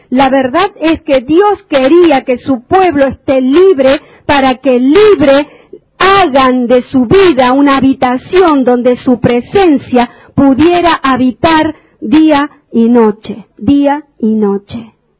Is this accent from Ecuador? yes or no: no; Argentina; yo lo tengo que reconocer, como argentina, somos muy vanagloriosos y envidiosos.